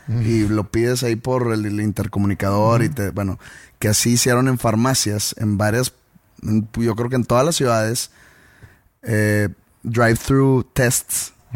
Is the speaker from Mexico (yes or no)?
yes; Mexico; Y hablo a nosotros como mexicanos.